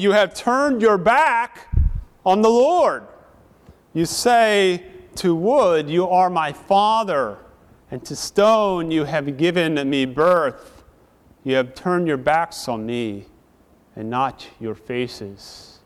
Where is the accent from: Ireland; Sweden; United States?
United States; We're not British, but we Americans get some enjoyment out of watching weddings.